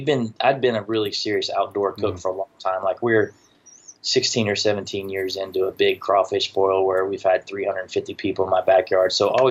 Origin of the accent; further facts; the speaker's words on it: Tennessee, United States; now in Texas, United States; Yeah, I grew up in the South. So I grew up, I was born in Tennessee, had, tons of pork.